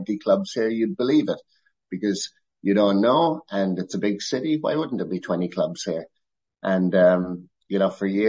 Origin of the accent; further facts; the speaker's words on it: Cork, Munster, Ireland; now in Vancouver, Canada; I'm from Cork, so we think everybody's funny.